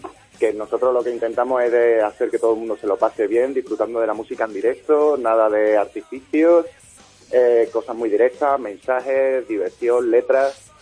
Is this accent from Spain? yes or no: yes; Seville, Andalusia, Spain; Yo de la zona del centro, Macarena.